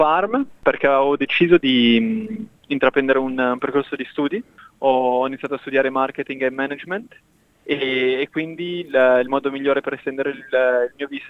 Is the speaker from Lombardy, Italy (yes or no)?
yes; Varese, Lombardy, Italy; moved away as an adult; now in Australia; Allora, io ho 27 anni, sono di Varese